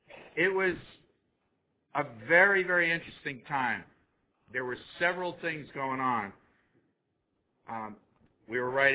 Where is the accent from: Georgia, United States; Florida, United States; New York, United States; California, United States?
Florida, United States; Orlando; So where are you from? I said, Orlando.